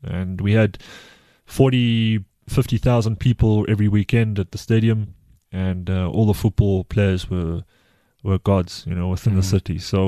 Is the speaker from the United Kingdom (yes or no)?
no; South Africa; I'm South African.